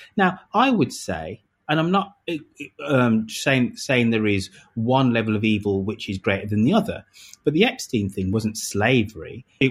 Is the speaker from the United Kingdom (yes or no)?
yes; Cumberland, North West England, United Kingdom; I'm not from Wolverhampton. I'm from Cumberland. Well, you know, I mean, you're going to try and do a mock comedy me. At least get the accent right. You know, you've got me 20 miles wrong.